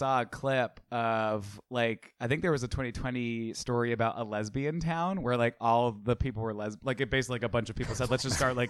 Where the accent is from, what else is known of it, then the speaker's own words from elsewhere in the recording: Louisiana, United States; Yeah, we're from Louisiana, Brent. I think Ryan and I know a little bit of how to do that accent.